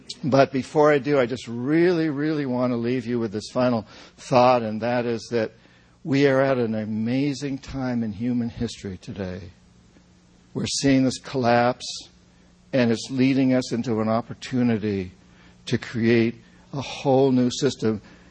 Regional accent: New Hampshire, United States; And I had no idea growing up in New Hampshire

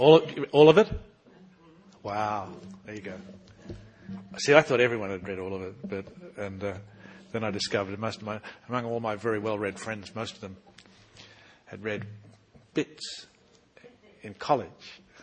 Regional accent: Australia; being an Australian, believe me, you know, we are really used to people from other countries, in our case, the English, coming to patronise us half to death.

